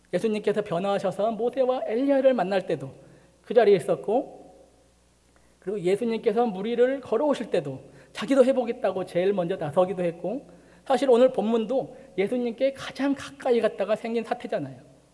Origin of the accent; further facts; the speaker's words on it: Gochang, North Jeolla, South Korea; 제가 그 전라북도 고창이라는 곳에서 할머니 할아버지에게서 어릴 적 자랐어요. 언제부터 냐고 엄마한테 여쭤봤더니 그 두 살 반부터 여덟 살까지 자랐다고 그러시더라고요.